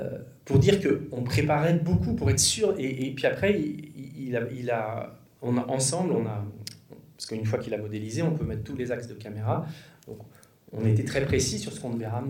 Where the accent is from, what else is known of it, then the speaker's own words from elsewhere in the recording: Strasbourg, Grand Est, France; Moi, j'ai grandi à Strasbourg, je voulais tourner dans l'Est de la France